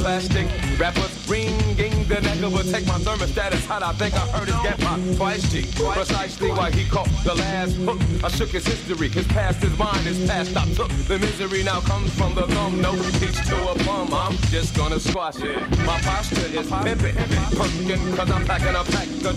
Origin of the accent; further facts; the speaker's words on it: Oakland, California, United States; I could have said mad or crazy, but I'm from Oakland.